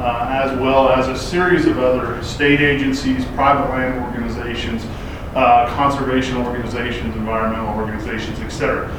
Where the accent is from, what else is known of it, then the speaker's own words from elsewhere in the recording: Kansas, United States; I'm from the Flint Hills of Kansas.